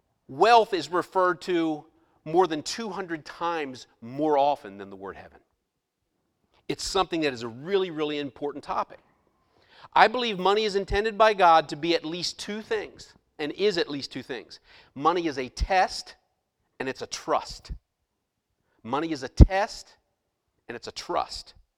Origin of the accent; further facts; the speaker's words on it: Maryland, United States; My brother owns apartment houses back in Maryland, my hometown